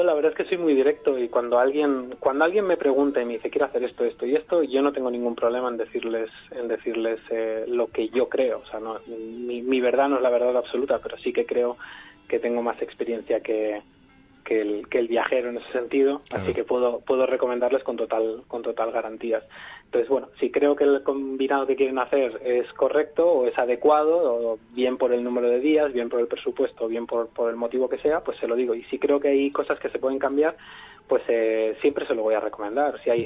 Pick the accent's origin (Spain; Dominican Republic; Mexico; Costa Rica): Spain; Barcelona, Catalonia; Yo soy de Barcelona y hasta hace 5 años yo no había entrado en la Sagrada Familia